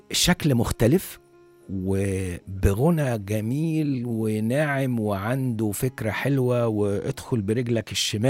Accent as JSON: {"language": "Arabic", "country": "Egypt", "said": "لينا فخر ان احنا مصريين"}